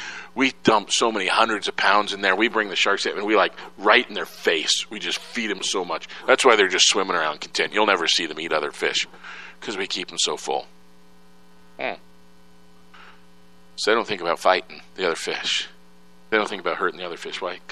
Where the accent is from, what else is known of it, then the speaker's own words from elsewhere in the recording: Chicago, Illinois, United States; I grew up in Chicago with a big Shedd Aquarium there.